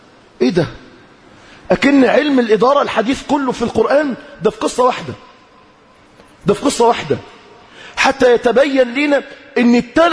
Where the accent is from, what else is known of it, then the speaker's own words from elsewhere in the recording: Egypt; لما تجد إن أكبر مشروع ناجح الآن عندنا في مصر الأهاوي اللي قاعد عليها شبابنا